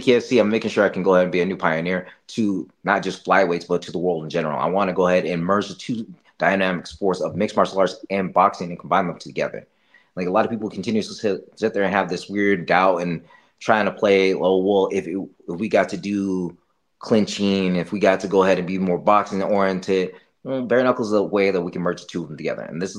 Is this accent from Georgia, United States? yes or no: no; New Mexico, United States; Because of the fact that I get to do it in my hometown, in my backyard. And I had a whole city in the state of New Mexico cheering me on for this title.